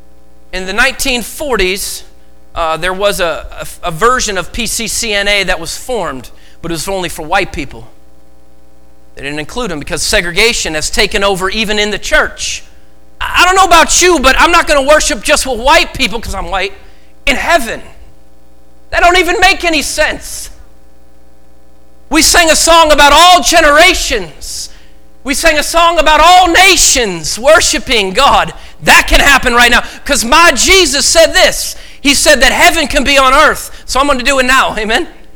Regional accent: Oregon, United States; I'm thankful to be raised in, I was raised in Oregon with a family that had zero prejudice in their heart.

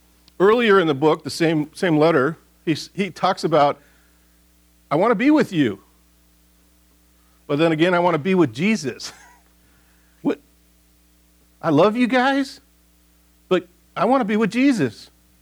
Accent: Detroit, Michigan, United States; I grew up in Detroit, Michigan, in a highly blue-collar industrial area outside of Detroit.

